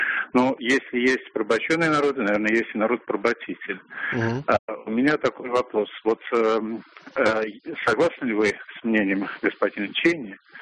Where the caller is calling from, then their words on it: Moscow, Russia; я звоню из Москвы.